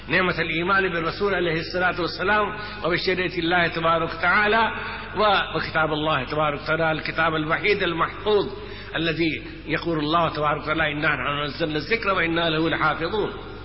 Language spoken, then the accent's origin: Arabic; India; Arabic is a second language; وهذه اللغة التي تعلمناها منكم أنا نشأت في الهند